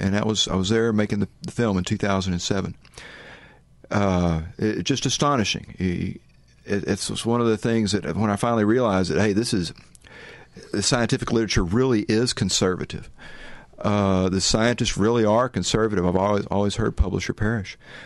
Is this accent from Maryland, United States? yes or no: no; Texas, United States; Maybe the beach. I grew up on the Texas coast.